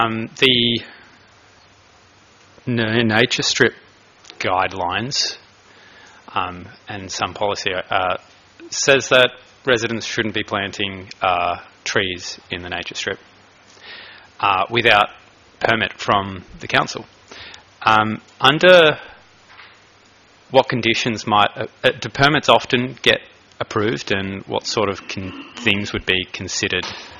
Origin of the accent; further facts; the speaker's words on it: Huntingfield, Tasmania, Australia; from Huntingfield.